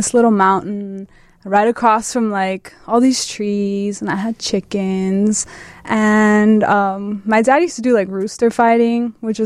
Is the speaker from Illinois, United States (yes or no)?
yes; Chicago, Illinois, United States; born there; also born or lived in Guatemala; I was born here in Chicago